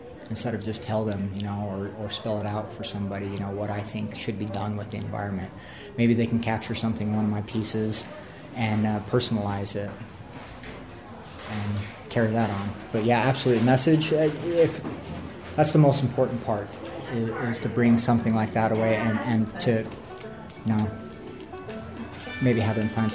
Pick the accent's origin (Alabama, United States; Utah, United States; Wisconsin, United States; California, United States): Utah, United States; I'm from Utah. I love the outdoors.